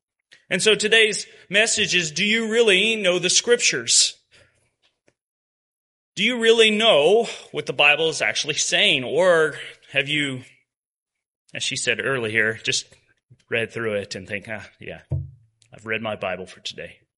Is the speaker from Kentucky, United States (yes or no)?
yes; Kentucky, United States; I grew up in Kentucky, and as a little boy in many small country churches